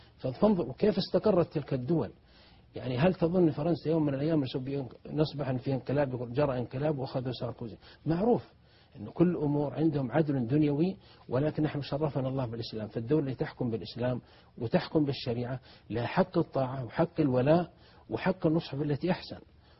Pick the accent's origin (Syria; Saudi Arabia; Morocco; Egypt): Saudi Arabia; عندنا في السعودية